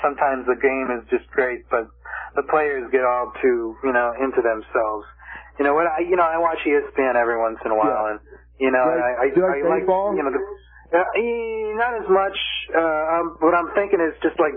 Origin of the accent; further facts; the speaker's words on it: Ireland; I'm Irish, you know